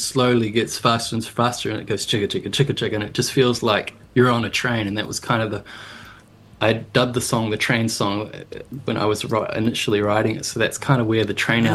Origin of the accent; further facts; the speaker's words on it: Tauranga, Bay of Plenty, New Zealand; I used to catch the train when I was a kid from Tauranga up to Auckland.